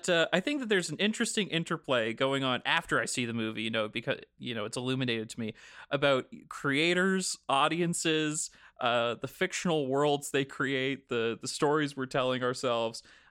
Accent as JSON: {"language": "English", "country": "Canada", "said": "By the way, if you're listening to this podcast and this is your first episode of the show, I'm Canadian."}